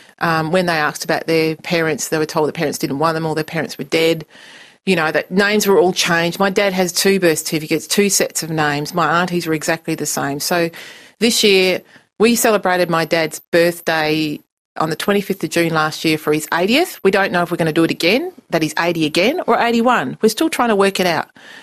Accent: Lockridge, Western Australia, Australia; Well, I grew up in Lockridge. And our house is still standing there.

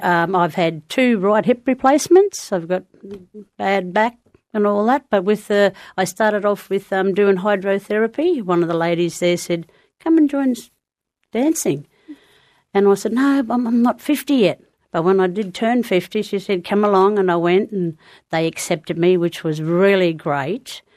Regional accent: Mount Isa, Queensland, Australia; I grew up in Mount Isa

